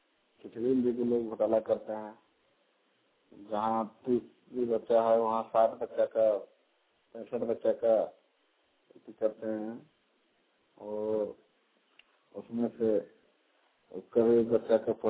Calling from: Bokaro, Jharkhand, India; ग्राम नम्रतांड कथार प्रखंड से बोल रहा हूँ, बोकारो जिला से।

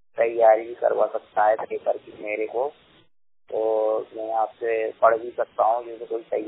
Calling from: Bhopal, Madhya Pradesh, India; मैं भोपाल जिले का निवासी हूँ।

